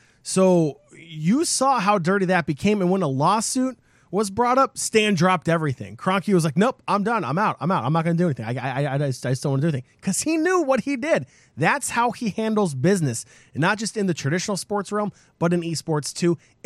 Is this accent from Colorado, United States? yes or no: yes; Denver, Colorado, United States; So I'm going to say this just because I'm originally from Denver, Colorado.